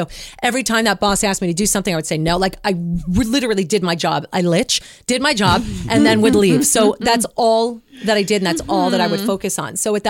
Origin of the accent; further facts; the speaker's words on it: New Jersey, United States; All my friends, I grew up in New Jersey. All my friends were in New Jersey and I was a club kid.